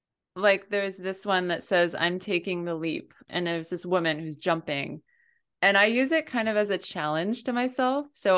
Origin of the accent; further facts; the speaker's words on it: New England, United States; because I grew up in New England.